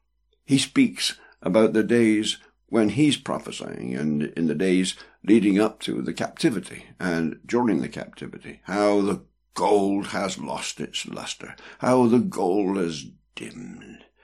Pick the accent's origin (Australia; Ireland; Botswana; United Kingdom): United Kingdom; Bristol, South West England; now in Bedford, United Kingdom; living at the moment, Bedford. I remember John Bunyan, John Berridge. I come from Kingswood in Bristol.